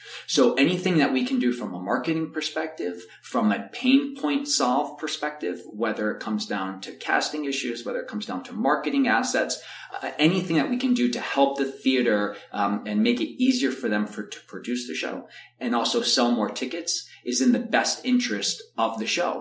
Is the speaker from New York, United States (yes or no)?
yes; New York, United States; And then I decided I'm from New York to come back to New York.